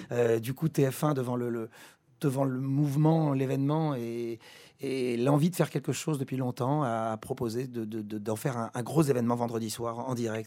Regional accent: Argenteuil, Île-de-France, France; also born or lived in Algeria; J'ai grandi à Argenteuil, dans une banlieue chaude.

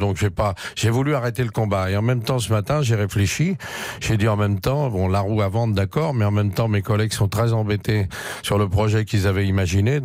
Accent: Paris, Île-de-France, France; Ça fait 58 ans que je vote à Paris. Je suis parisien.

